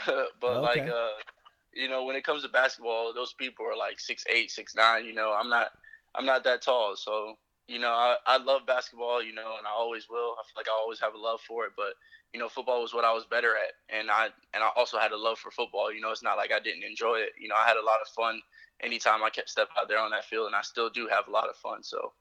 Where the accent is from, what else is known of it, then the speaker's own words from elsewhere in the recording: Florida, United States; Oh, Florida is a great place, man. It's beautiful, sunshine all the time. And, you know, I came here around second, third grade. I actually moved around a lot when I was younger because my dad was in the military.